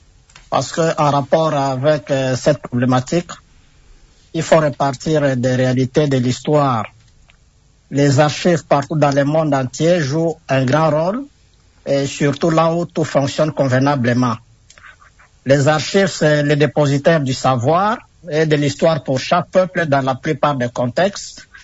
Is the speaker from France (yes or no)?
no; DR Congo; chez nous, en République démocratique du Congo, nous avons plus une culture de l'oralité